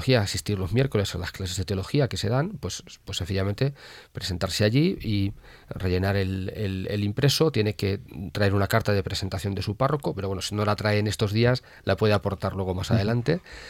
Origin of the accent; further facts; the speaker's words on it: Pedro Muñoz, Castilla-La Mancha, Spain; es mi pueblo